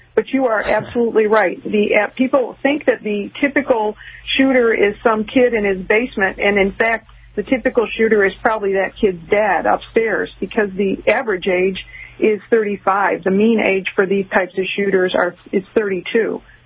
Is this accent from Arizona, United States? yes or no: no; Detroit, Michigan, United States; born there; I was born in Detroit, and I have family still there. I'm from a big Irish Catholic family, and a lot of them are still there